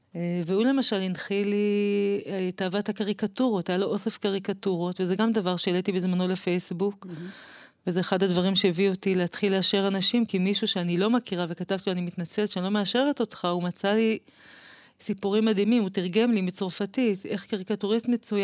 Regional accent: Kiryat Ata, Haifa District, Israel; גדלתי בקריית עתה. אני הבת הקטנה, מארבעה אחים.

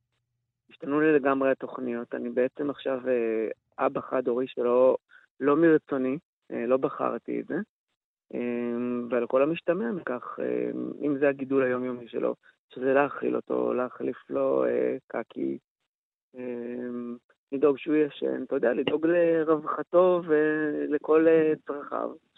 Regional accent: Tirat Zvi, Northern District, Israel; אני במקור מקיבוץ דתי, טירת צבי

